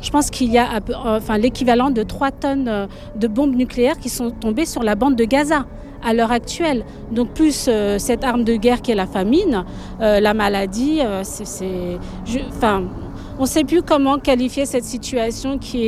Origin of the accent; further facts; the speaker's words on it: Bordeaux, Nouvelle-Aquitaine, France; Moi, je suis citoyenne française, je suis bordelaise